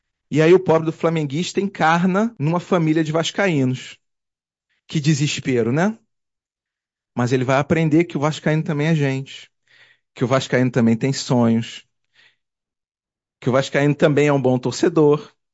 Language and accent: Portuguese; Rio de Janeiro, Brazil; Eu sou cria da Zona Sul, nasci no asfalto, fui criado em prédio, hoje sou residente da Rocinha.